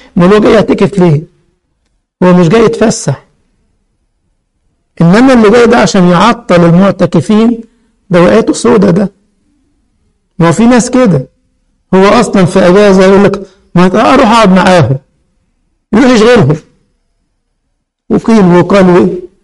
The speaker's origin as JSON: {"language": "Arabic", "country": "Egypt", "said": "يعني انتوا بتسموه الياجورت، احنا بنسميه الزبادي عندنا في مصر"}